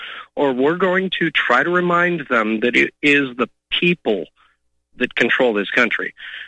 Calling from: California, United States; Well, Mike, did you notice that I'm calling from Northern California?

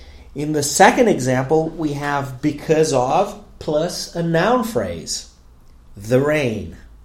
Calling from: Porto Alegre, Rio Grande do Sul, Brazil; English is a second language

